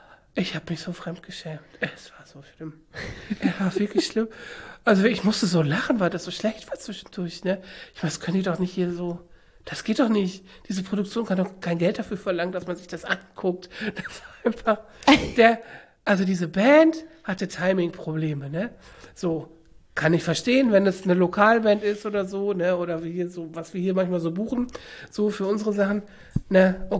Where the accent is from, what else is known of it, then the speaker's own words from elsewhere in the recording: Lower Saxony, Germany; es sei denn, man kann hier sagen, ich bin Migrant, weil ich komme aus Niedersachsen.